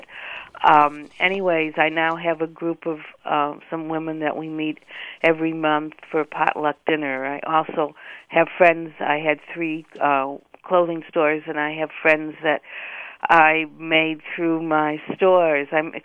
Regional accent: Chicago, Illinois, United States

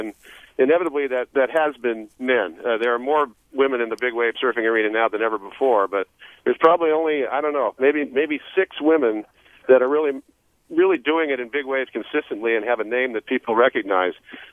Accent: Malibu, California, United States; I'm from Malibu, too. I grew up surfing Malibu in the 50s and 60s before I came up to Cal.

